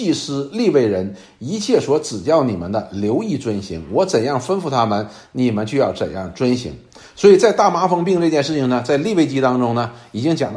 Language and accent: Chinese; China; 所以我们中国人讲叫吃什么马吃回头草